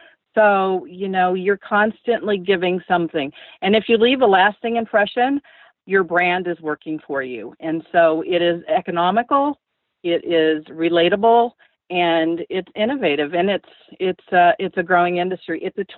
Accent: Cuba; We come from Cuba. So in Cuba, there's no nursing homes.

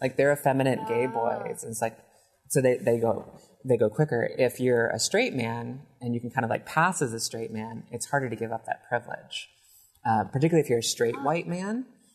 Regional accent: the South, United States; You know, I was raised in the South. You know, it's like, men are supposed to be men.

